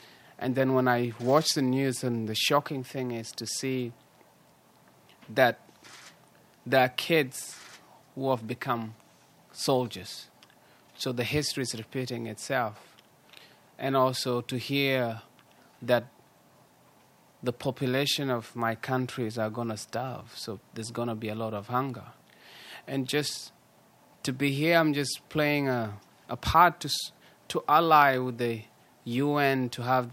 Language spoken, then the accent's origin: English; South Sudan; So I come from South Sudan, and my childhood was torn by war in the beginning.